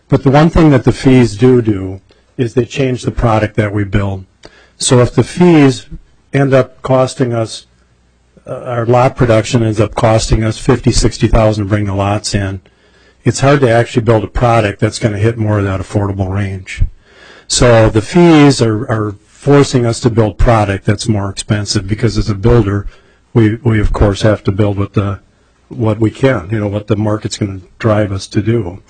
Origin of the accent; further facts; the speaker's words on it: Rochester, Minnesota, United States; I'm from Rochester. I'm a home builder down there, one of the larger home builders in southern Minnesota.